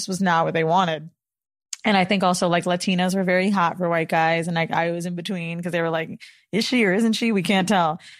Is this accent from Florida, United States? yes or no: yes; Florida, United States; now in New York, United States; But I'm from Florida, and like down there, it's just very racially tense. And when I moved to New York, I was like, oh, wow.